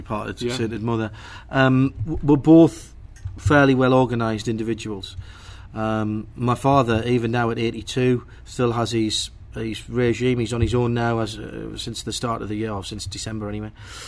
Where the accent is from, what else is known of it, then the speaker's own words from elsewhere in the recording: Sunderland, North East England, United Kingdom; Born and brought up for most of, in fact, all of my formative years in the northeast of England, Sunderland or its environs.